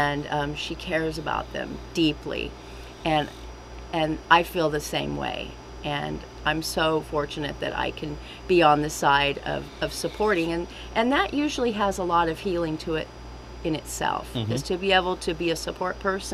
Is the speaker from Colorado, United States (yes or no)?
yes; Colorado, United States; moved away as an adult; now in Nowata, United States; I'm actually from Colorado, and I moved here 3 years ago to be closer to my grandkids.